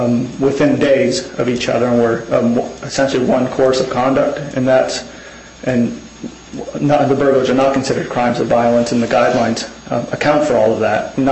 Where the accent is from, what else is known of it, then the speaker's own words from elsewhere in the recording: Bangor, Maine, United States; I'm from Bangor, Maine, and I'm representing Derrick Coughlin in this matter.